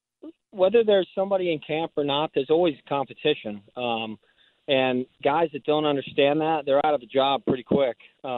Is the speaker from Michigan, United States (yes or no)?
no; Houston, Texas, United States; I grew up in Houston, so my family's from England, but I grew up in Houston.